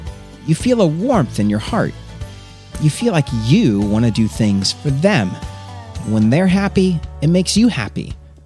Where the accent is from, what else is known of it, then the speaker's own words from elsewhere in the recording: Florida, United States; Believe it or not, growing up in Florida, there were some Christmases where it was actually warm enough to go swimming. It's certainly been a big adjustment to move to a place where it gets cold